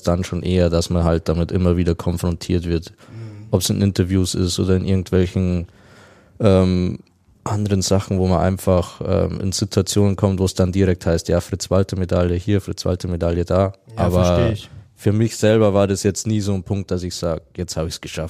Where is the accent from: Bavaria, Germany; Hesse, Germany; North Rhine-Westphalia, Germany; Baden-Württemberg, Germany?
Bavaria, Germany; Also als Kind in Bayern aufzuwachsen.